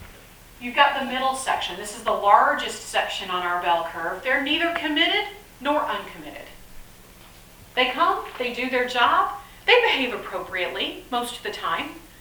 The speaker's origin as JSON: {"language": "English", "region": "Texas", "country": "United States", "said": "I'm from South Texas."}